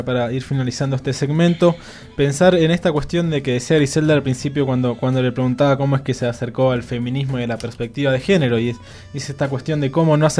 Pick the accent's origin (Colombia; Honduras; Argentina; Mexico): Argentina; now in Ecuador; conectando Argentina, mi tierra, con Ecuador, donde me encuentro hoy en día estudiando